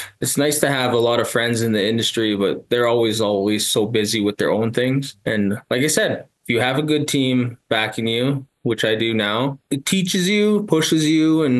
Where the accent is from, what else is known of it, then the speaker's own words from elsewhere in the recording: Hay River, Northwest Territories, Canada; I was born in the Hay River Northwest Territories, which is just north of there. Did school over there. And that's where my mom's family's from as well.